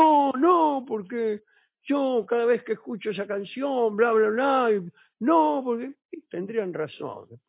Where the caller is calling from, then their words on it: Salto, Uruguay; de Salto, Uruguay.